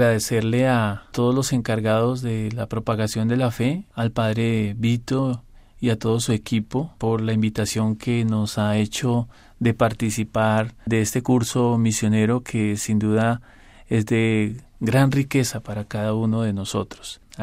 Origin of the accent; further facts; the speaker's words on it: Facatativá, Cundinamarca, Colombia; vengo de la diócesis de Facatativá, soy colombiano. Esta diócesis está ubicada muy cerca de la capital, de Bogotá, más o menos a media hora.